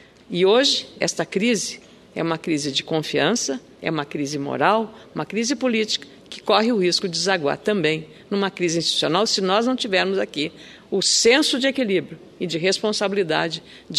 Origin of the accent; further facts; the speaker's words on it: Lagoa Vermelha, Rio Grande do Sul, Brazil; estarei lá na minha terra, Lagoa Vermelha, na região nordeste do Rio Grande do Sul.